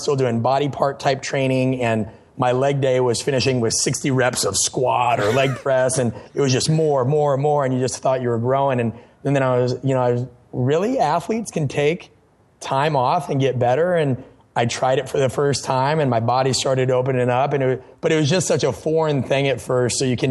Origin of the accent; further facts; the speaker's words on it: Nebraska, United States; Growing up in Nebraska, that was always in your ear with the Husker Power program and Boyd Epley.